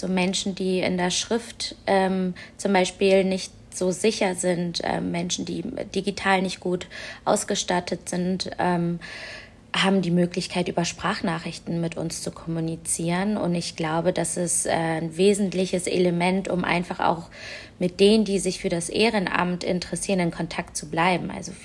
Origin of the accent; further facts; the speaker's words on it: Hamburg, Germany; Also ich bin jemand, die hier im Bezirk Harburg aufgewachsen ist, die immer noch hier lebt.